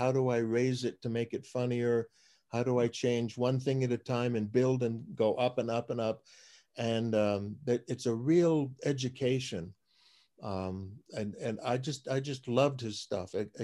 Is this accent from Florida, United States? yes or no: yes; Florida, United States; growing up in Florida on Travis McGee, I wanted to do something like that, sort of, you know, adventure set in Florida.